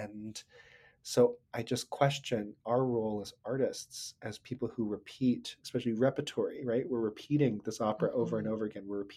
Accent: Hong Kong; So I grew up in Hong Kong, mm-hmm. which is a pretty homogeneously Chinese society.

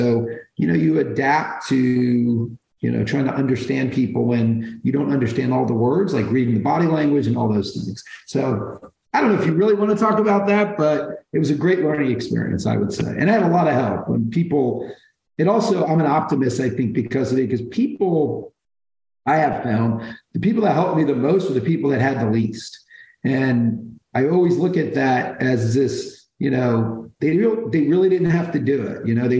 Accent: Brooklyn, New York, United States; born there; Let's see. I was born in Brooklyn.

